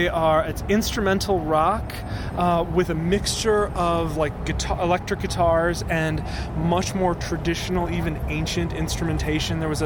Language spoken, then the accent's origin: English; Madison, Wisconsin, United States; this band from Madison, my hometown